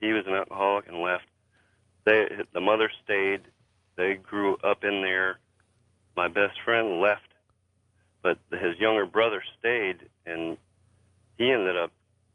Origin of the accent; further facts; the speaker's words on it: Hyattsville, Maryland, United States; I grew up in Hyattsville, Maryland, and that's not far from Glen Burnie